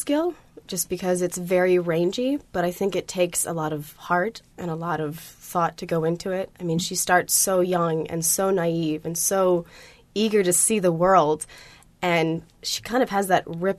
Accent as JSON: {"language": "English", "town": "Covington", "region": "Louisiana", "country": "United States", "said": "I'm from Covington, Louisiana. It's about 45 minutes north of New Orleans."}